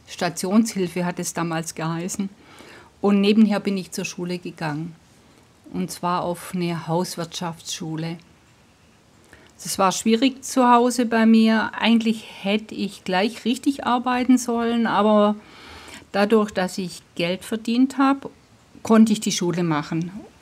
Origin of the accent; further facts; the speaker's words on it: Schramberg, Baden-Württemberg, Germany; Okay, also ich bin hier in Schramberg geboren, wie du auch, und hier auch aufgewachsen.